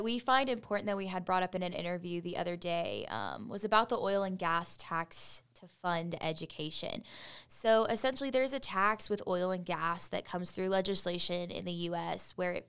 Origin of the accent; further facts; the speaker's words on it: Waco, Texas, United States; I was raised in a big city, or somewhat big city. I am from Waco, Texas, so a very dense populated area that doesn't have a lot of agriculture land or agriculture industry surrounding it.